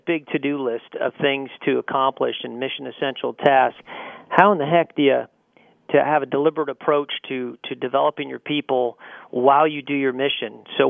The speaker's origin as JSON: {"language": "English", "country": "United States", "said": "I don't know if it's part of being an American, but we kind of push back against this idea that you can assign me a mentor"}